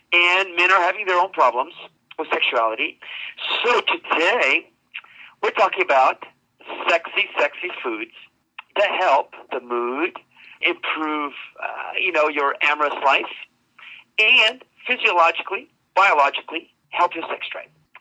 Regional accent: Utah, United States; Hey, I was raised in Utah. A little Mormon joke is okay.

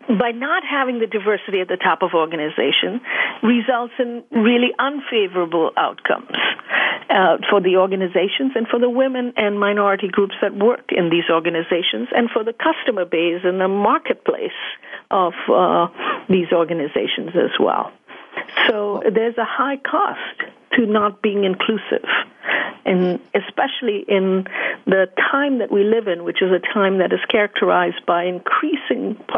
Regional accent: Mumbai, Maharashtra, India; moved away as an adult; I grew up in Mumbai, India, which I know as Bombay before the name change. And I lived there for about 23 years.

